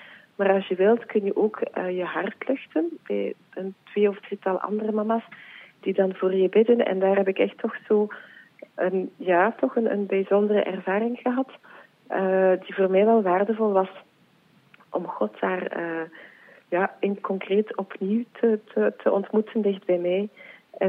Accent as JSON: {"language": "Dutch", "town": "Ypres", "region": "West Flanders", "country": "Belgium", "said": "Ik kom uit Ieper, het diepe West-Vlaanderen."}